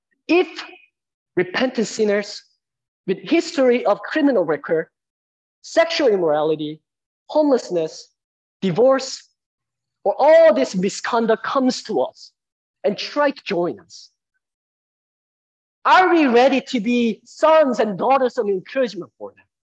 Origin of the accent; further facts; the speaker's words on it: South Korea; first language Korean; English is a second language; now in United States; I consider myself as a first generation immigrant. You know, I speak Korean as my native tongue. You know, I grew up in Korea. And I think I still have a Korean mindset, you know, Korean way of life.